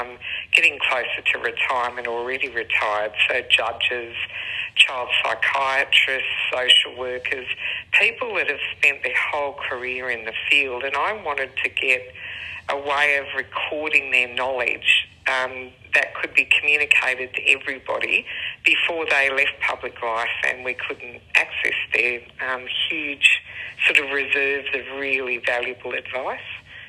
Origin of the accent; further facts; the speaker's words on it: Tamworth, New South Wales, Australia; So because we're in the regions, and I grew up in Tamworth